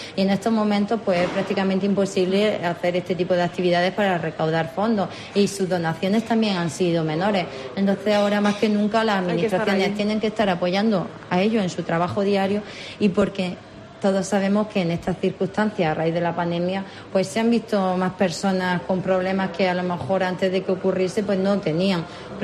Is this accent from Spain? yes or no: yes; Pulpí, Andalusia, Spain; yo soy de Pulpí, entonces sí que es verdad que vengo todos los días a Almería